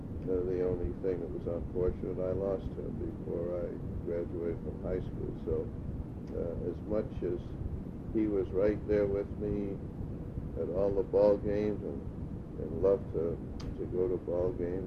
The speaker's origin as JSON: {"language": "English", "town": "Staten Island", "region": "New York", "country": "United States", "tie": "born or raised there", "moved": "as an adult", "lives_now": "New Jersey, United States", "said": "I was brought up in Staten Island for all my, well, I guess up until, let's see, how old might I have been? I was probably about 32 years old when I finally moved to New Jersey."}